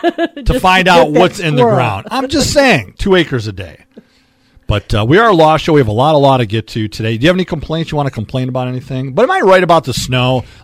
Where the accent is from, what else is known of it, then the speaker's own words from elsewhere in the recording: Oak Park, Michigan, United States; I mean, I grew up in Metro Detroit near Allen and … I, in fact, grew up in Oak Park.